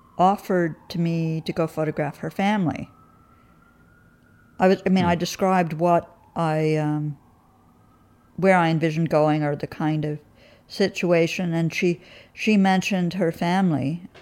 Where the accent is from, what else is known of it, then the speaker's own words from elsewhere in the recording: New York City, New York, United States; it had always occurred to me that as a New Yorker, the whole rest of the country, which is like an unknown factor.